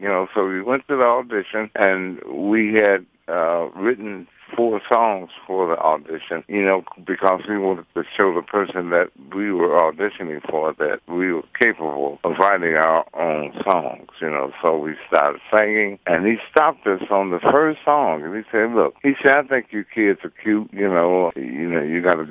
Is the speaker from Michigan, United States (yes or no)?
yes; Detroit, Michigan, United States; Well, as you know, I'm from Detroit, Michigan, and I always wanted to be a singer.